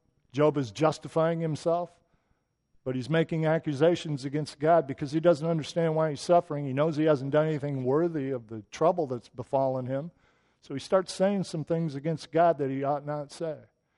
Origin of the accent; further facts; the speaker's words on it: Flint, Michigan, United States; Now, of course, I grew up in Flint, Michigan.